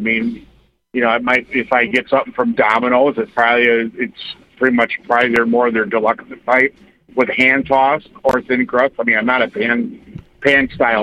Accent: Wisconsin, United States; I'm from Wisconsin and pot dish.

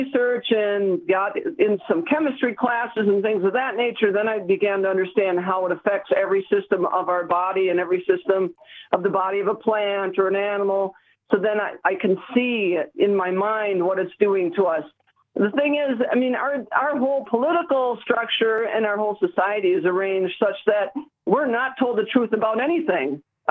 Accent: Milwaukee, Wisconsin, United States; born or raised there

